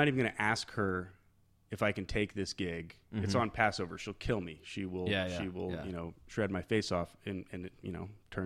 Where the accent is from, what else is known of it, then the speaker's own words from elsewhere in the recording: Florida, United States; I grew up in Florida.